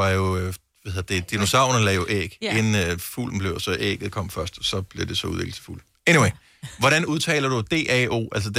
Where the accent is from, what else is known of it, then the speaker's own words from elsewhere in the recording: Region of Southern Denmark, Denmark; fordi jeg er fra Fyn